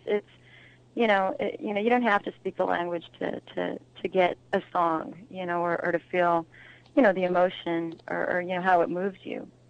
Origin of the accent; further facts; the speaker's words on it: Albuquerque, New Mexico, United States; because I'm from Albuquerque, New Mexico, and you know, I'm Spanish-Mexican, and, you know, I grew up listening to a lot of Latin-flavored music